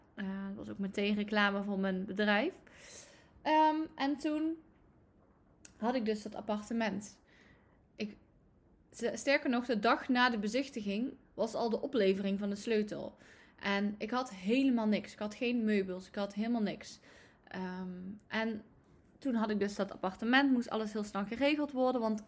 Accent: Limburg, Netherlands; Ik kom uit Limburg.

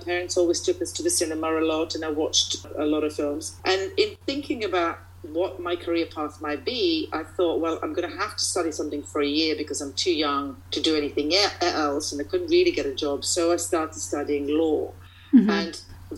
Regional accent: Croatia; growing up in Croatia, it was then Yugoslavia, so it was a very different country, and it was a great place to live, but it was kind of, you know, it was a socialist country

